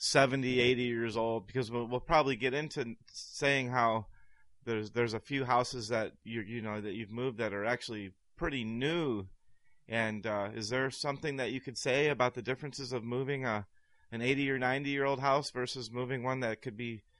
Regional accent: Ohio, United States; And I remember because I came from Ohio, where people are generally, you know, didn't have the kind of money and stuff

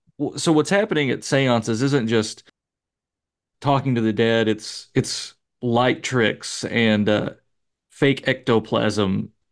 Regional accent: Olive Hill, Kentucky, United States; Rohl actually publishes a book called The Olive Hill Poltergeist, based on a case in my hometown, of all places.

